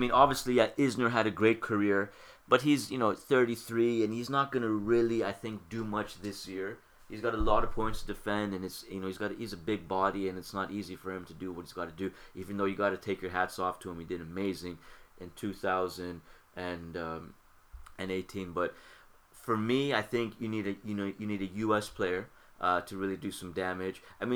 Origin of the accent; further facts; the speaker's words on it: Canada; I'm saying that as a Canadian